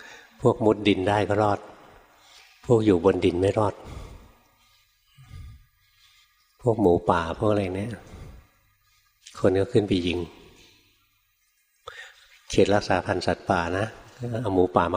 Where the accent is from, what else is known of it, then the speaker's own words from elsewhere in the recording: Bangkok, Thailand; now in Nonthaburi, Thailand; หลวงพ่ออยู่ในกรุงเทพเกิดในกรุงเทพตอนเด็กๆนะอากาศก็ดีนะกรุงเทพ